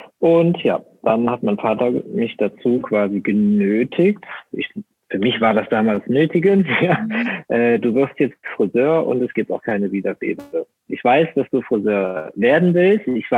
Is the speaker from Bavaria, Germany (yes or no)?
no; Rhineland-Palatinate, Germany; also ich komme aus Rheinland-Pfalz, das war da in der Gegend schon was Besonderes, wenn du Weltmeister warst.